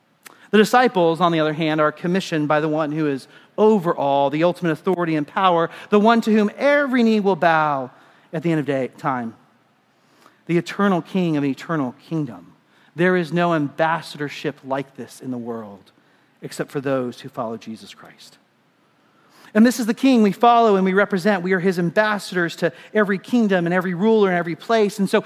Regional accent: Kenya; As I grew up in Kenya, I got the privilege of being a part of Boy Scouts of America.

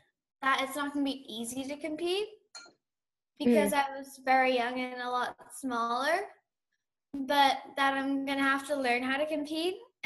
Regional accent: Belgium; when we played the Belgian because we are from Belgium

